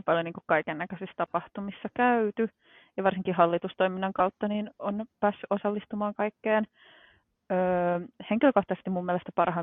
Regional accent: Vaasa, Ostrobothnia, Finland; Vaasassa, anteeksi nyt vain rakas kotikaupunkini, mutta Vaasassa, niin siellä ihmiset niinku ei uskalla lähestyä.

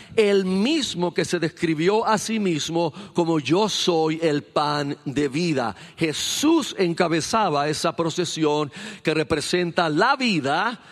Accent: Carolina, Puerto Rico; pues yo me crié allá en Carolina, en la ciudad de Carolina.

